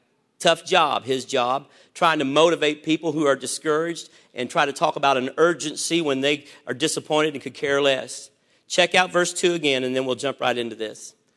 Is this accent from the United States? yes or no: yes; Indiana, United States; You see, I'm from the South, Southern Indiana. I actually spent time in Hazard. I know where Beattyville, Kentucky is.